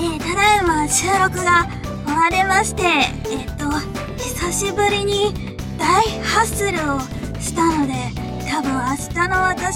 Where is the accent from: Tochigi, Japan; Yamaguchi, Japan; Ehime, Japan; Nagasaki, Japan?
Tochigi, Japan; 栃木県出身なんですけども、